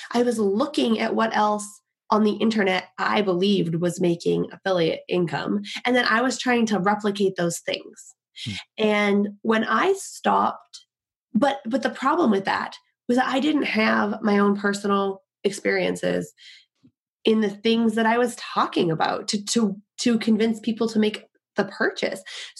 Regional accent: Canada; For the first thing, I'm Canadian. I'm up here in Canada.

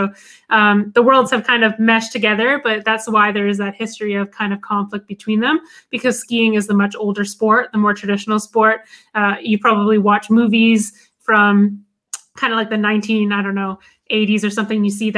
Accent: West Coast, United States; born there; So I was born on the West Coast, which is a big, you know, ski area because there's a lot of the bigger mountains.

